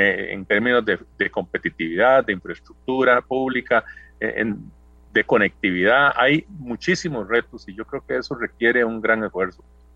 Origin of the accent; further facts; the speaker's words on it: Costa Rica; que eso es al final de cuentas lo que nos va a permitir salir adelante juntos